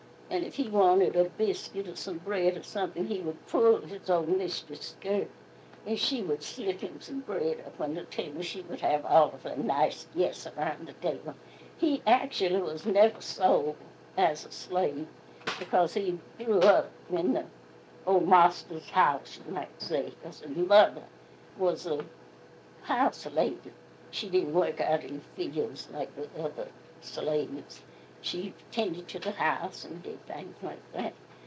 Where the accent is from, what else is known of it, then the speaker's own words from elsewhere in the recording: Oakwood, South Carolina, United States; also born or lived in Seneca, South Carolina; I was born in Oconee County in Seneca, South Carolina, and at an early age, my parents moved to Oakwood Community.